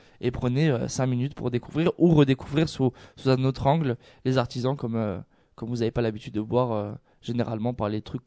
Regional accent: Corsica, France; vu que je suis corse aussi, donc j'aime beaucoup.

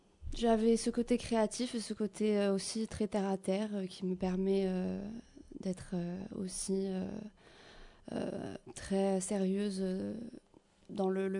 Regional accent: Corsica, France; de chez nous en Corse aussi

